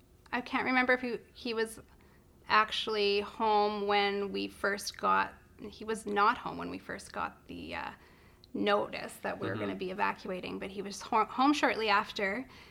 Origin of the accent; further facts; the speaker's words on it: West Kelowna, British Columbia, Canada; growing up in West Kelowna and now living in the Rutland area, I see a whole new area of Kelowna.